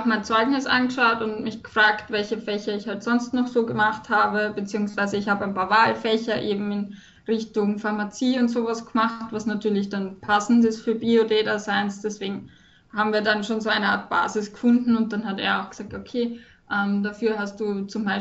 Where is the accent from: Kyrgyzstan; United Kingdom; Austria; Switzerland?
Austria; Wiener Neustadt, Lower Austria; weil ich komme aus der Gegend